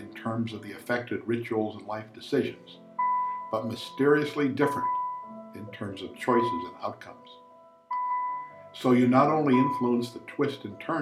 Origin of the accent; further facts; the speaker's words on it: Sacramento, California, United States; I'm an artist from Sacramento, California